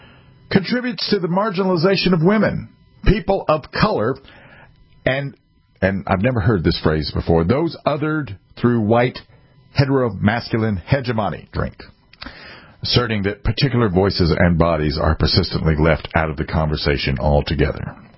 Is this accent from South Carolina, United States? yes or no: yes; South Carolina, United States; born there; My homeland is here in the United States. I was born in South Carolina. My forebears come from Europe. Both sides.